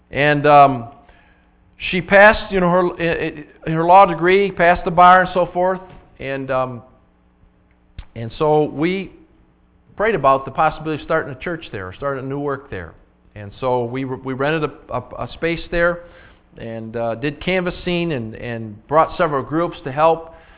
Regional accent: Belfast, Northern Ireland, United Kingdom; I was raised in Belfast. Belfast is a lot smaller than Dansville

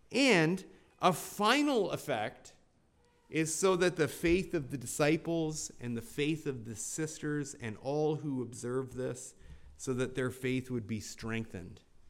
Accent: Canada; Now, as a Canadian who's married to a Southerner

